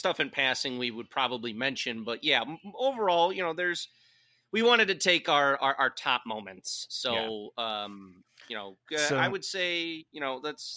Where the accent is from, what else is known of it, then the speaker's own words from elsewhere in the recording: Chicago, Illinois, United States; because as a Chicago boy growing up in Chicago and witnessing the ridiculousness that is Jeremy Roenick, Chris Chelios, Ed Belfour